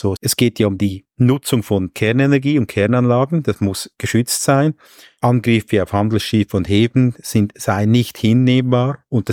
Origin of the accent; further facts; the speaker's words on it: Switzerland; das sage ich jetzt als Schweizer und als Anhänger der klassischen schweizerischen Neutralität